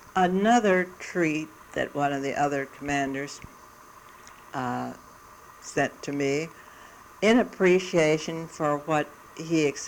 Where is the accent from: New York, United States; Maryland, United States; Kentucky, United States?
Kentucky, United States; The men decided that, for some reason, that since I was from Kentucky, I must know something about square dancing and hillbilly music.